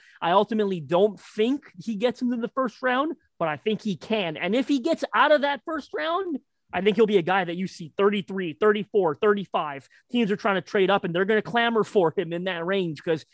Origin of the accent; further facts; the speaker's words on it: Canada; my parents weren't born. I'm from Canada. My parents weren't born here.